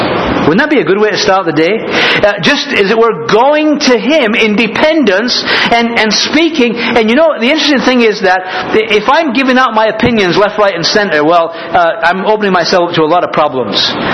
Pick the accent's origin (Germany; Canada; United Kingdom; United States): United Kingdom; England; That's the problem with being an Englishman. You get your H's mixed up.